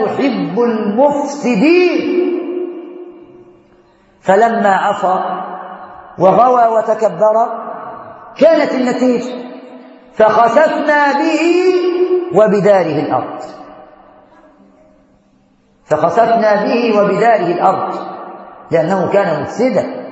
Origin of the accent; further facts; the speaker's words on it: Egypt; ما كانش ربنا بيحبنا كمصريين